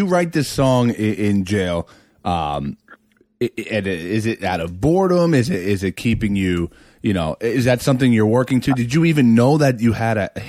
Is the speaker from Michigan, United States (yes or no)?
no; New Jersey, United States; I grew up in Jersey, so right outside the New York market.